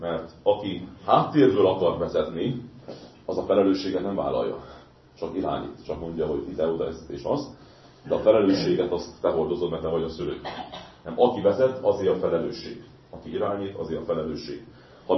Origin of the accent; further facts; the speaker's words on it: Hungary; nem fontos, hogy itt élek, nem fontos, hogy magyar vagyok